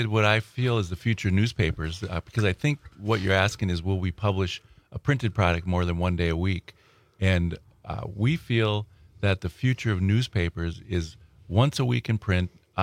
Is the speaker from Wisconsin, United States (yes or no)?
yes; Green Bay, Wisconsin, United States; I grew up in Green Bay, so mm-hmm. I knew what Broadway was 40, 50 years ago.